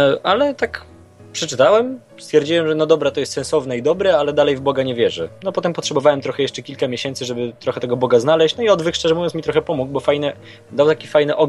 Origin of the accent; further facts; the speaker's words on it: Mińsk Mazowiecki, Masovian Voivodeship, Poland; bo ja pochodzę z Mińska Mazowieckiego pod Warszawą